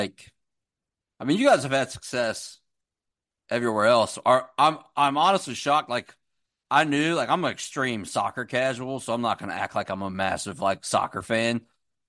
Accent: Harrisonburg, Virginia, United States; and I'll just drive down from up north because I'm from Harrisonburg

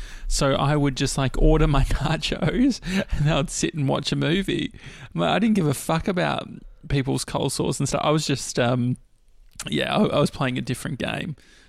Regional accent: Dandenong, Victoria, Australia; At least I grew up near Dandenong, where shit was actually, like, you'd go to Dandy Station.

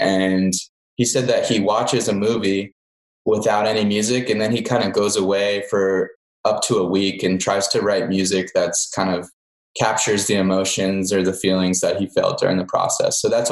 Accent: Philadelphia, Pennsylvania, United States; I think growing up in Philadelphia, the idea of becoming a film composer was very confusing, I guess.

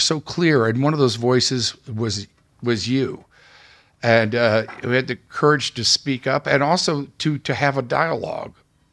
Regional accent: Houston, Texas, United States; I grew up in that time of the civil rights movement. I grew up in Houston. And I can remember going with my mother to the grocery store and there being colored bathrooms and colored, yeah, what they call colored water fountains.

